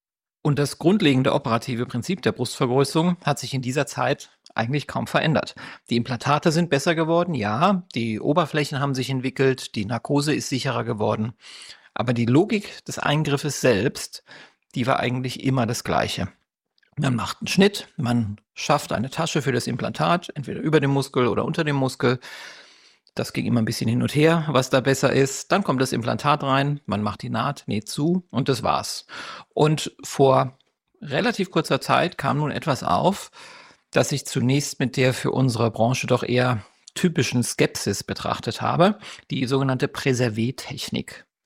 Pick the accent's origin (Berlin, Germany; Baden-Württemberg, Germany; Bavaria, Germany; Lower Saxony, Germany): Berlin, Germany; ich komme aus Berlin, habe hier eine Praxis für plastische und ästhetische Chirurgie.